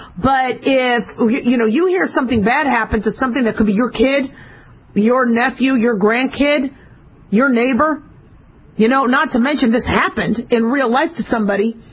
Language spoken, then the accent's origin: English; Phoenix, Arizona, United States; also born or lived in Los Angeles; I mean, I grew up, I was born in L.A., but I grew up in Phoenix. It was hot.